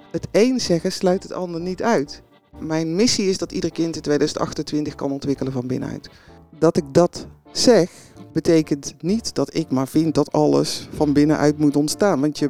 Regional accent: Hank, North Brabant, Netherlands; Ik kom uit Brabant, ja. In een dorp tussen Gorinchem en Breda woon ik eigenlijk al mijn hele leven.

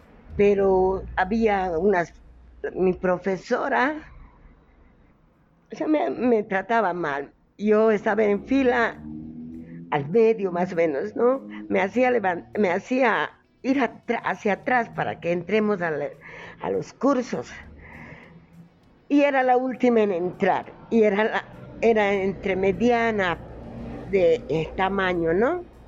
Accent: Caranavi, La Paz, Bolivia; now in Cochabamba, Bolivia; soy de Caranavi, de Noryungas, y bueno, vivo acá en Cochabamba ahora con mi pequeño negocio de los chocolates, cafés.

